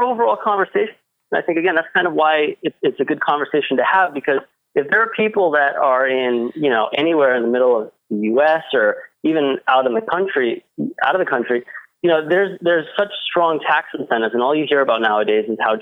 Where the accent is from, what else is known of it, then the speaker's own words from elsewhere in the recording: Providence, Rhode Island, United States; I'm from Providence, Rhode Island.